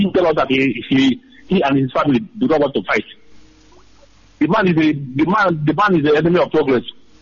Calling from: China; I'm calling from China.

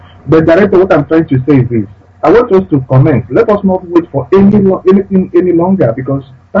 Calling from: India; I'm calling from India. … I am calling from India.

